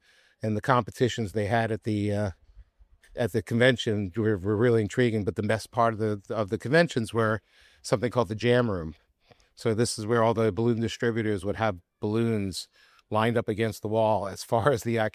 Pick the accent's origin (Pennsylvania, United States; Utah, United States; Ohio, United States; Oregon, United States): Pennsylvania, United States; Philadelphia; born there; I was born in Philadelphia. I was born in the hospital because I wanted to be near my mommy.